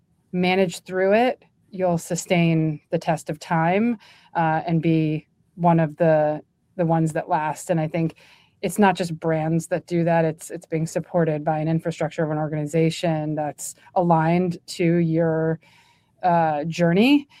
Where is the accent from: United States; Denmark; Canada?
United States; New York; growing up near New York City, the heart of fashion and brands, it's just been a passion of mine over time.